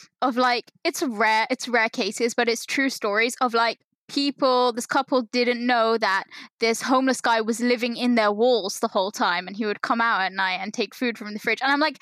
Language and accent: English; United Kingdom; Yeah, but they can't be mad. I'm British.